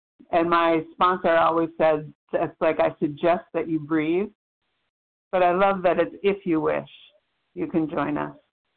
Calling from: South Carolina, United States; from South Carolina

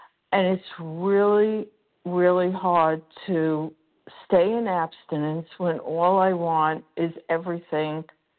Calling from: Florida, United States; Yes, I'm calling from Florida.

